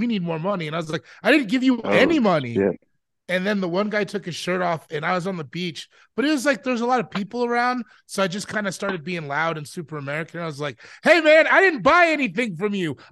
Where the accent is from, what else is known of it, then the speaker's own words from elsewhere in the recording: Sierra Leone; I'm from Sierra Leone, so I've been there.